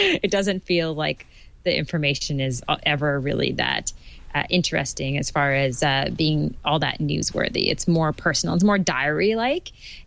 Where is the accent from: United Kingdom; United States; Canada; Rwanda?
Canada; because I am Canadian